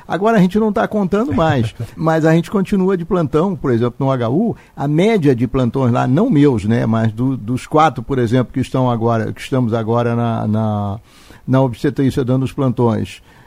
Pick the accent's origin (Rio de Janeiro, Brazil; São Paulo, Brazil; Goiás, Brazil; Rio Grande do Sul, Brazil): Rio de Janeiro, Brazil; Eu sou oriundo do Rio de Janeiro